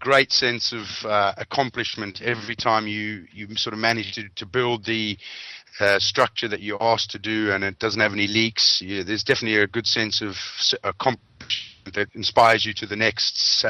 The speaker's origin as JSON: {"language": "English", "region": "London", "country": "United Kingdom", "said": "I'm from London"}